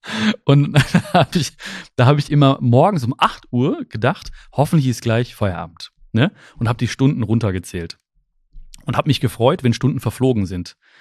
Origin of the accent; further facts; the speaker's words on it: Germany; born there; Also, ich bin ja die erste Generation, die hier in Deutschland geboren ist. Meine Eltern kommen aus Indien, aus Kerala, aus dem südindischen Kerala. Und meine Mama kam mit 17 Jahren hier rüber. Da gab's, also ich bin hier gerade im Ruhrgebiet in Hagen.